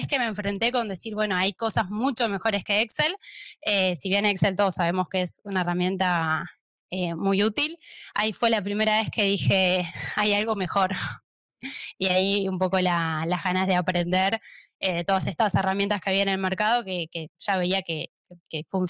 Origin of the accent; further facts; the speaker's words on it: Argentina; accent: Argentine; now in Barcelona, Spain; van a notar por mi acento que soy argentina. Estoy viviendo en Barcelona hace un poco más de 3 años.